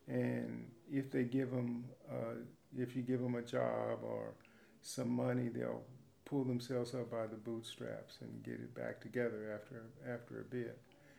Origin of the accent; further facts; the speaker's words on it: Kansas City, Kansas, United States; I'm a Lutheran pastor. I grew up in Kansas City, Kansas.